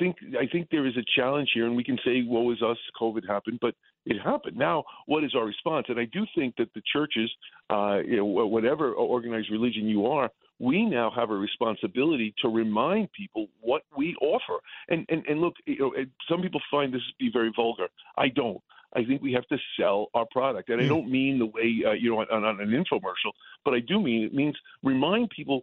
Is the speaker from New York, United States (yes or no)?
yes; The Bronx, New York, United States; You know, I grew up in the Bronx.